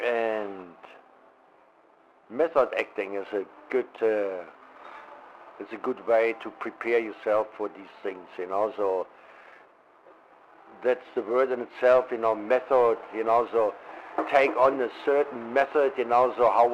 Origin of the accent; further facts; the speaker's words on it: East Germany, Germany; English is a second language; I was born and bred and raised in East Germany, former GDR, German Democratic Republic.